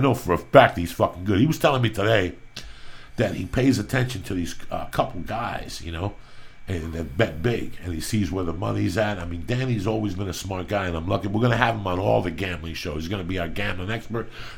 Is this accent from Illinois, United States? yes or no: no; New Jersey, United States; I'm from Jersey, but bad boy of Jersey. I don't say nothing about Jersey.